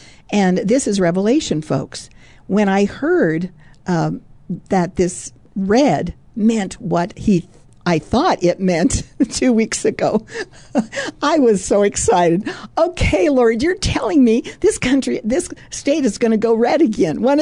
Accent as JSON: {"language": "English", "region": "Colorado", "country": "United States", "tie": "born there", "said": "I was born in Colorado. I was born at Fitzsimmons Army Hospital."}